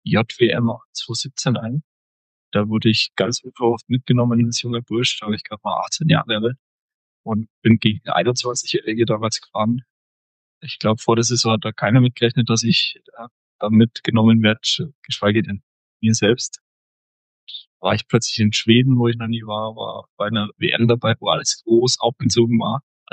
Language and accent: German; Bavaria, Germany; Ich komme aus Oberfranken, also in einer Region, wo man nicht unbedingt Ski fährt